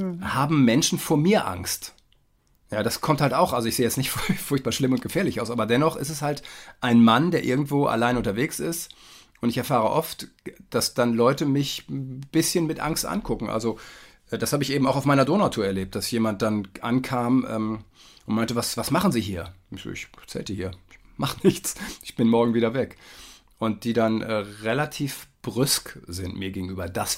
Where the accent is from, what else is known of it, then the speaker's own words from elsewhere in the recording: Germany; für mich als Westdeutscher